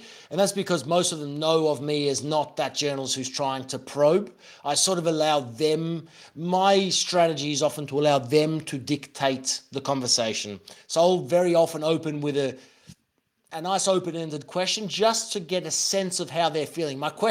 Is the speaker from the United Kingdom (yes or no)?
no; Australia; Growing up in Australia, we're on the other side of the world from all of this